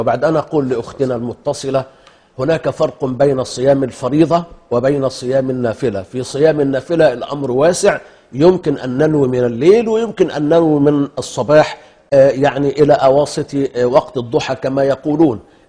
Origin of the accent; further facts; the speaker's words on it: Egypt; مع اخلاقياتنا كمصريين